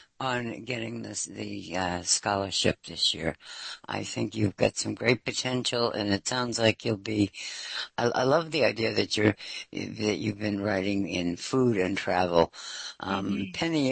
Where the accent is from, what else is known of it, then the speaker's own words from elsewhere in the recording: Boston, Massachusetts, United States; I'm from Boston, and you don't sound like you're close to us.